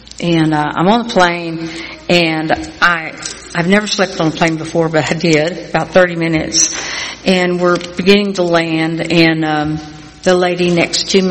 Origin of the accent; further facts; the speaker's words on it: Wichita Falls, Texas, United States; I said, no, I'm from Wichita Falls, Texas, and I'm speaking at a conference.